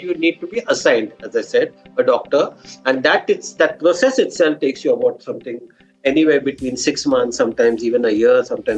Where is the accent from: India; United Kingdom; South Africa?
India; Pune, Maharashtra; I was born and brought up in Pune